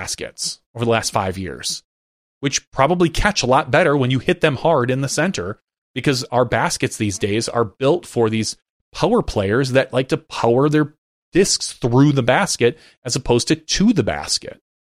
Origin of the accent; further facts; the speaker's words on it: Fox Cities, Wisconsin, United States; I grew up in the Fox Cities, which is kind of part of Kakana.